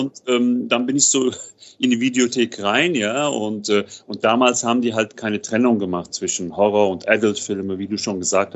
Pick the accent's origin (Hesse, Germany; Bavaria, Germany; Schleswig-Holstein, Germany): Hesse, Germany; Offenbach am Main; Aber ich bin ja auch in Offenbach aufgewachsen